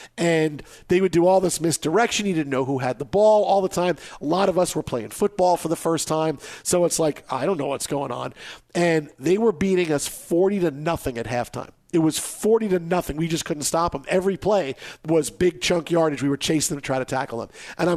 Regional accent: Staten Island, New York, United States; I mean, these were Curtis and McKee, where I grew up in Staten Island.

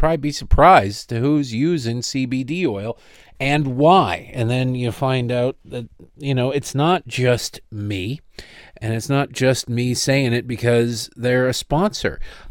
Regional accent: United States; I'm not interested. I'm an American, damn it.

